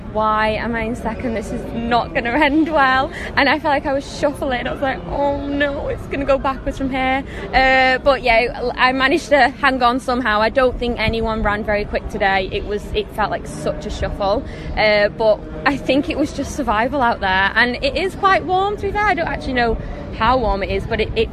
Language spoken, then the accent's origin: English; Manchester, North West England, United Kingdom; now in Leeds, United Kingdom; I'm originally from Manchester, but I've been in Leeds nearly 6 years now